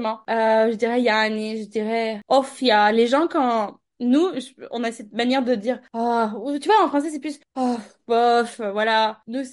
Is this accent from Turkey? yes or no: yes; Ankara, Turkey; French is a second language; Je sais que je suis de Ankara